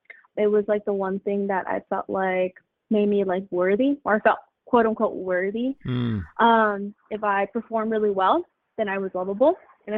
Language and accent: English; San Pedro, California, United States; born there; Yeah, I was born in San Pedro, California. It's LA County, and I come from a fairly small family.